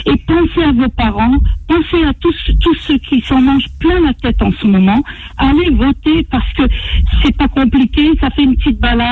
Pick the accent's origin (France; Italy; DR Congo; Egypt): France; on a grandi en France, on est né en France